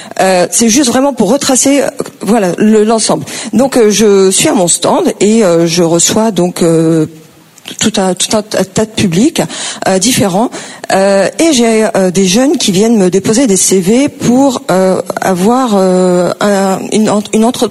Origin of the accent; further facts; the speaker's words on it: Mantes-la-Jolie, Île-de-France, France; il comprend que je suis d'origine étrangère, que je viens du Val-Fouré